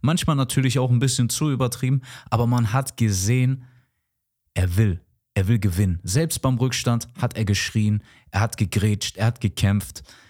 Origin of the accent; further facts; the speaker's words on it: Dortmund, North Rhine-Westphalia, Germany; Und ich als gebürtiger Dortmunder habe es auch gemocht